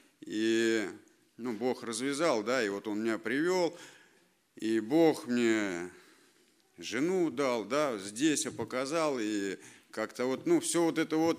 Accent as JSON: {"language": "Russian", "town": "Tomsk", "region": "Tomsk Oblast", "country": "Russia", "tie": "born or raised there", "said": "я сам томич, да, и мало того, что я родился в этом городе"}